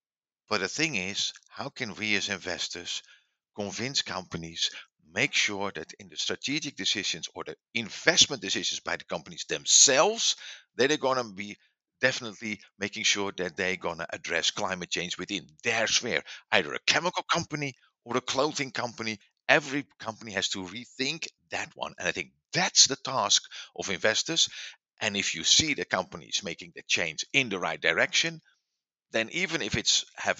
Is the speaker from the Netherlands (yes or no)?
yes; Netherlands; I mean, I'm from the Netherlands. We have the largest density of charging stations for electric vehicles.